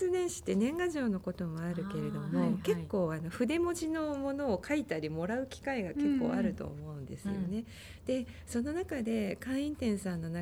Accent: Chiba, Japan; 私は生まれも育ちも千葉なんですよ、なのでもう小さい頃によく来てた町というわけではないんですけれども

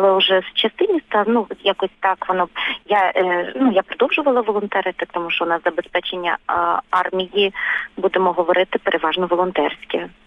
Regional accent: Kyiv, Ukraine; Я сама киянка, я живу на Оболоні, у мене з вікна видно Вишгород, і ми на північному краю столиці, скажімо так.

